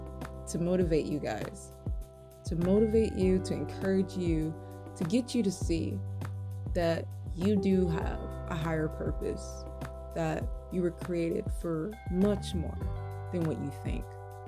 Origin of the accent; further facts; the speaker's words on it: Miami, Florida, United States; I was raised in Miami. Yep, that 305.